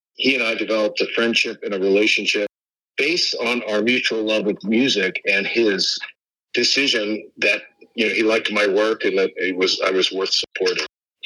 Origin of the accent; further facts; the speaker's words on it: Pittsburgh, Pennsylvania, United States; I grew up in Pittsburgh, not the South, as you know